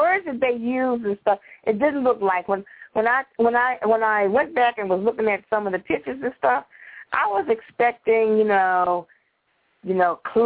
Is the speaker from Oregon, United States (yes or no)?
no; Washington, District of Columbia, United States; This is the Washington Post, my hometown newspaper.